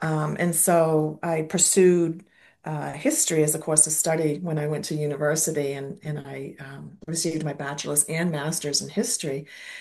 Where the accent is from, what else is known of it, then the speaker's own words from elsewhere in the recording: Indian Island, Maine, United States; I come from the Penobscot tribe, and I grew up on Indian Island with my grandparents during the formative years of the Maine Indian Land Claims